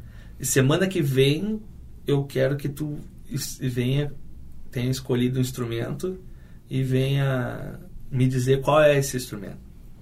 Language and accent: Portuguese; Guaíba, Rio Grande do Sul, Brazil; Eu nasci em Guaíba, né? Tive a minha formação lá.